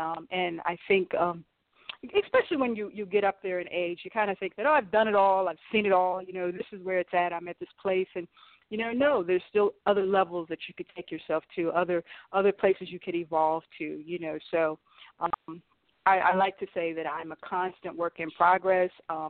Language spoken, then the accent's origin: English; Winston-Salem, North Carolina, United States; born there; I was born in Winston-Salem, North Carolina.